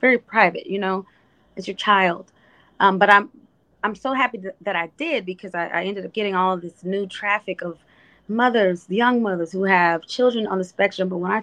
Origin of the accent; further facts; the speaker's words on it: Las Vegas, Nevada, United States; now in Atlanta, United States; I have some folks out in Vegas that I've been consulting with to do something grand in Las Vegas, my hometown, for special needs